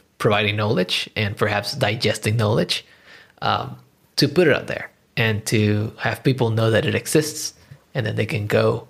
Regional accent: Puerto Rico; I grew up in Puerto Rico

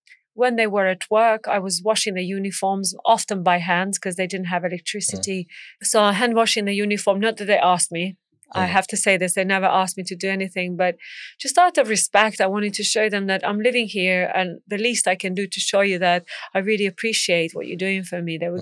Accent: Serbia; I said, I'm not from here. I'm from Serbia. And I've come here because we are being terrorized in such and such village.

